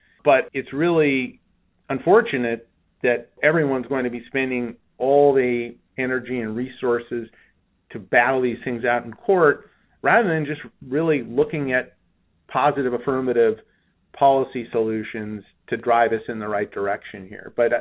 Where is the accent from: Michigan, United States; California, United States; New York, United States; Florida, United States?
California, United States; California, my home state where I am right now